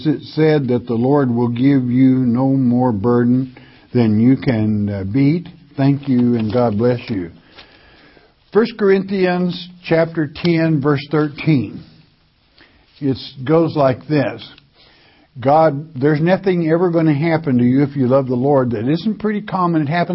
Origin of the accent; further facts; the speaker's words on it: California, United States; I'm from California.